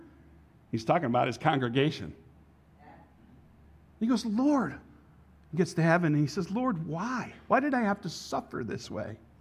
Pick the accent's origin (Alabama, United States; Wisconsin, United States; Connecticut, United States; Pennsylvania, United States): Connecticut, United States; I lived in an Aggie town when I grew up in Connecticut.